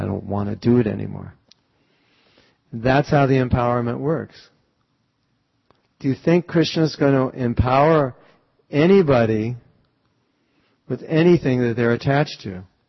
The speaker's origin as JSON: {"language": "English", "town": "Los Angeles", "region": "California", "country": "United States", "tie": "born or raised there", "said": "I grew up here in Los Angeles, and at least in those days, if you grew up in Los Angeles, there was probably 80% chance you would become a surfer."}